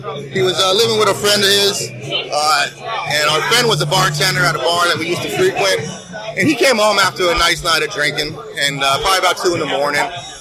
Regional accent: Florida, United States; I'm from Florida.

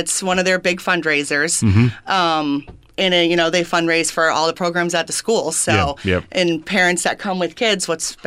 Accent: Michigan, United States; I'm a big fireworks fan. I grew up in Michigan.

